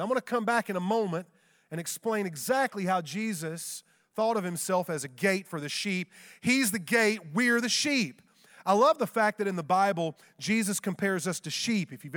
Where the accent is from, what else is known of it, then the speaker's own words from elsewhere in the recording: United States; as an American Christian. I've also traveled in 50 countries.